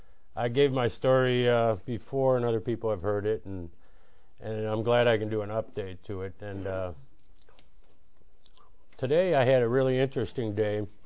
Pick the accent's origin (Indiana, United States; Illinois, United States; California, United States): Illinois, United States; Chicago; And anyway, I was born in Chicago. I had two older brothers, Rick and John, and a younger brother, Joe, and two sisters, Janice and Joan. And it truly was a great upbringing.